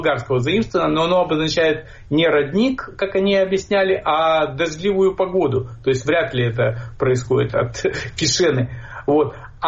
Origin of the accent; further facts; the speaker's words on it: Chișinău, Moldova; moved away as an adult; now in Saint Petersburg, Russia; Нет, Кишинев – это мой родной город, просто вообще, после 20 пришлось